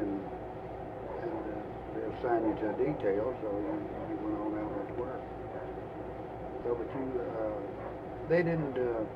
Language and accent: English; Kentucky, United States; Clark County, near Horse Cave.